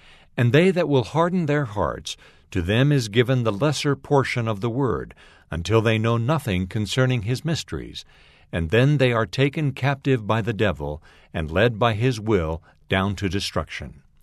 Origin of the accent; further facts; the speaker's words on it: Philippines; Growing up in the Philippines, I learned that as recently there as the early 1900s